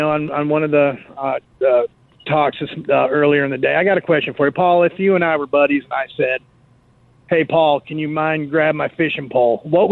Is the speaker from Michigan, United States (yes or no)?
yes; Michigan, United States; moved away; I moved down here from Michigan, and I started listening to you about 20-some years ago. And I got to admit, you kind of got on my nerves a little bit, but I'm a Michigan guy, Wolverine